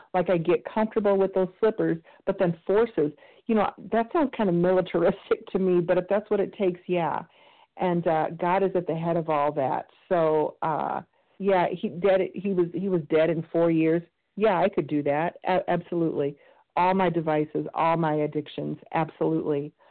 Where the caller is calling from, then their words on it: Illinois, United States; and I'm calling from Central Illinois.